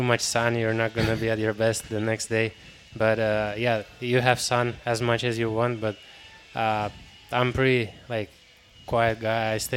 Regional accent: Finland; moved away; I'm from Finland, so it's really cold there during the winters

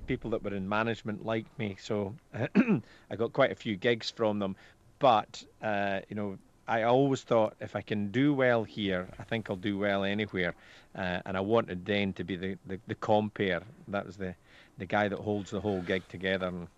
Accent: Scotland, United Kingdom; I grew up in Perthshire, Rob. Beautiful rural Perthshire, villages like Callander and Killin.

